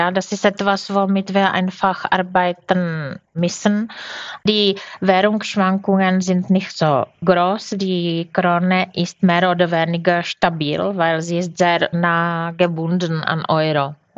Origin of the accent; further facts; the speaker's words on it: Brno, South Moravian Region, Czechia; Ich komme ursprünglich aus Brünn